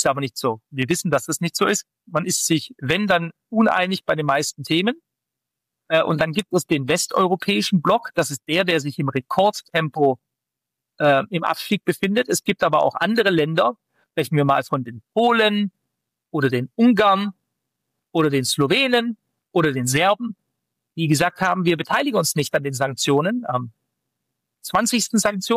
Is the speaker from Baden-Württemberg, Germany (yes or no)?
yes; Stuttgart, Baden-Württemberg, Germany; Ich komme ja eigentlich aus Stuttgart. Ich bin Schwabe.